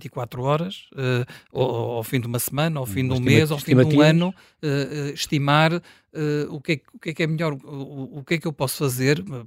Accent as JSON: {"language": "Portuguese", "town": "Matosinhos", "region": "Porto", "country": "Portugal", "said": "eu não sou daqui, sou de Matosinhos"}